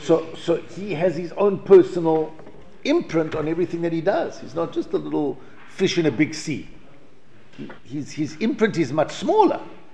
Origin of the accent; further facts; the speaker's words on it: South Africa; When I grew up in South Africa, if you did anything on Sunday, you opened your business, you got arrested.